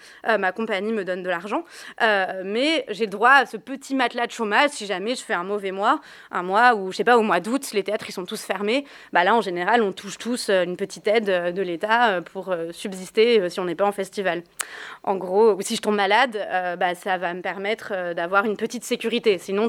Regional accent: Nouvelle-Aquitaine, France; je vais faire la même chose en Corrèze aussi, qui est aussi de là d'où je viens

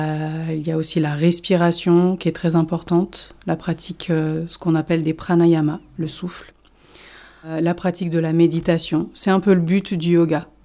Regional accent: Grenoble, Auvergne-Rhône-Alpes, France

